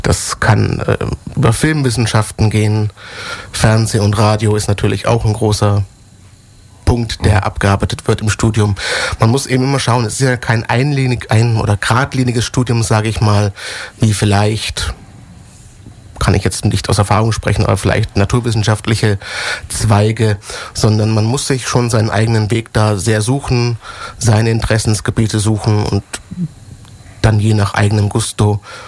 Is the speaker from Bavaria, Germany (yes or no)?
yes; Fürth, Bavaria, Germany; wenn ich will, hört man den schon. Hey. Richtig bin ich aus Fürth in Mittelfranken.